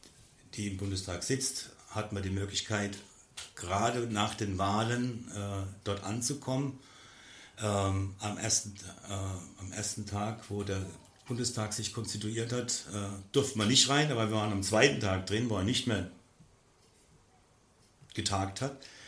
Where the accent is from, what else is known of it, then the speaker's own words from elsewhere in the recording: Mannheim, Baden-Württemberg, Germany; als Mannheimer Neidler auch viel Spaß